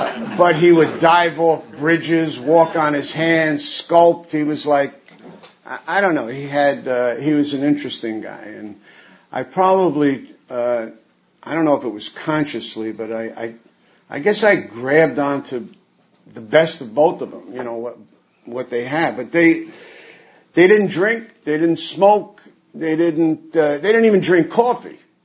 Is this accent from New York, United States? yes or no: yes; New York City, New York, United States; born there; I was born in Bronx, New York City, 1939, baptized, confirmed in Mount Carmel Catholic Church. It was like the hub of Little Italy in the Bronx.